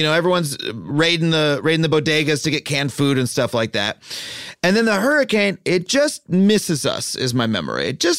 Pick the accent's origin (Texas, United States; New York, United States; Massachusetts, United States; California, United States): New York, United States; Long Island; I grew up on Long Island